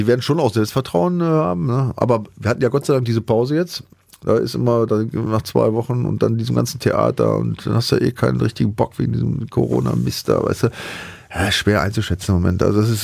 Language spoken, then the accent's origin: German; Dortmund, North Rhine-Westphalia, Germany; als Dortmunder